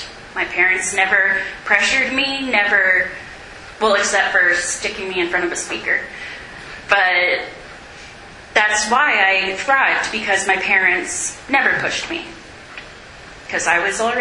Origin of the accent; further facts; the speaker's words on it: Morden, Manitoba, Canada; I'm from Morden, Manitoba, if I forgot to say